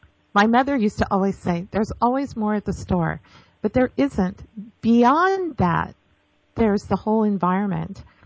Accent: Oakland, California, United States; born there; I used to live in the San Francisco Bay Area. I was born in Oakland, California, and I've spent a lot of time there.

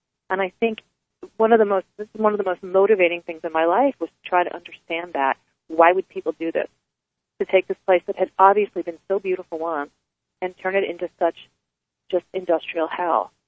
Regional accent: Pennsylvania, United States; I grew up outside of Philadelphia, and we would make journeys north to go see my grandmother in Connecticut.

